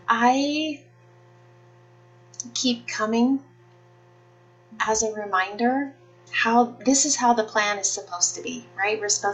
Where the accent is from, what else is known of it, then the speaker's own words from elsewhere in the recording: West Jordan, Utah, United States; I'm from West Jordan, Utah, and I don't know how many times I've come to the class